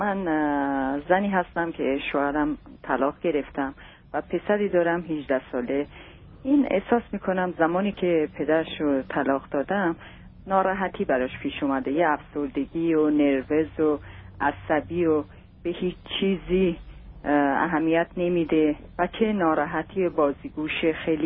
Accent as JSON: {"language": "Persian", "country": "Iran", "moved": "as an adult", "lives_now": "United States", "said": "از 7 سالش بود که از ایران خارج شدیم اومدیم به آمریکا. حدود 10 ساله تو آمریکا هستم"}